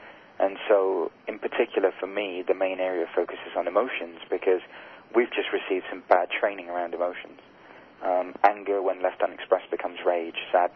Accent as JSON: {"language": "English", "country": "India", "said": "I had, being Indian, met with lots of gurus and teachers"}